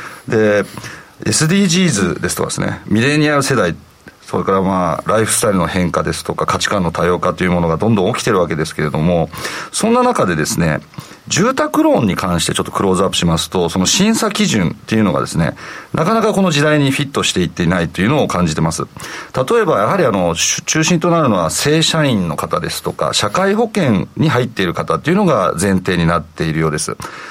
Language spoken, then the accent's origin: Japanese; Kanagawa, Japan; born there; moved away as an adult; now in Akita, Japan; 私は実は神奈川県の生まれなんですが、まあ、結婚と同時に妻の故郷であります秋田県に、まあ、会社と私個人と両方移住しましてですね、それがまあ14年前のことになりますけれども